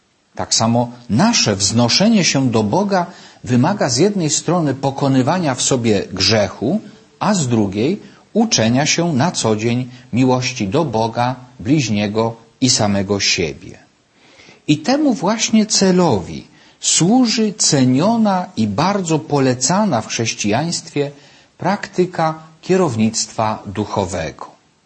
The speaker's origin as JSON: {"language": "Polish", "town": "Wielowieś", "region": "Subcarpathian Voivodeship", "country": "Poland", "said": "w parafii Wielowieś pod Tarnobrzegiem w diecezji sandomierskiej, skąd pochodzę."}